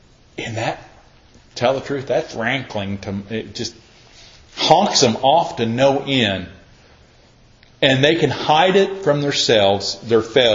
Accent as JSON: {"language": "English", "country": "United States", "said": "I'm an American. I live in a country where we have the right of free speech."}